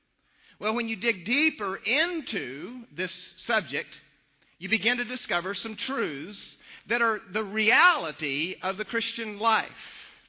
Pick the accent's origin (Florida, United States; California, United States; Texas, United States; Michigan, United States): Texas, United States; I'm not tough enough, even though I am from West Texas.